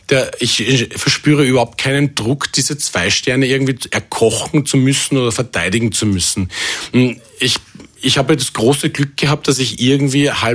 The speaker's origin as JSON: {"language": "German", "country": "Austria", "said": "wie ich eben mit der österreichischen Küche sozialisiert worden bin. Ja, das heißt jetzt, weil viele fragen natürlich, wie geht das als Österreicher vegetarisch ohne Fleisch, ohne Fett?"}